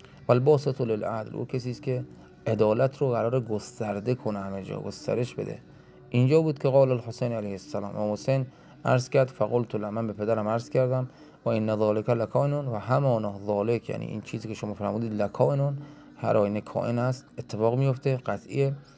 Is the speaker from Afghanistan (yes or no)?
no; Iran; برای ما که ایرانی هستیم و ایرانی و عربی خیلی نزدیک به من